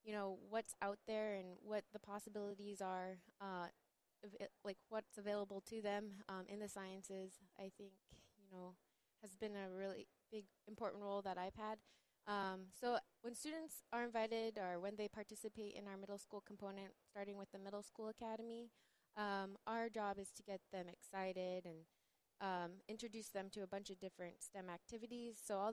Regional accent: Unalakleet, Alaska, United States; And so part of growing up in Unalakleet, that's a big part of our identity is being able to do subsistence.

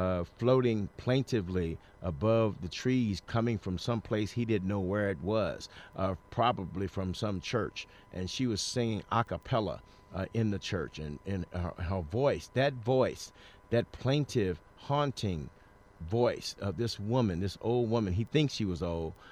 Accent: St. Louis, Missouri, United States

